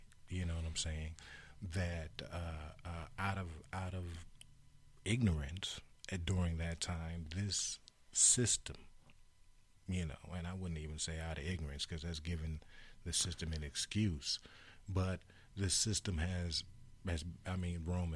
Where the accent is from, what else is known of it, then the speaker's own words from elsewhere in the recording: Jacksonville, Florida, United States; I'm from Jacksonville, Florida. You know, the city's named after Andrew Jackson.